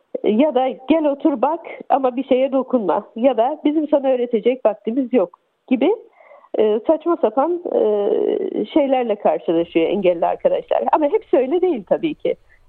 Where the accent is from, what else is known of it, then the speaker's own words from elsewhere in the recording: Gaziantep, Turkey; Ben Gaziantep'liyim.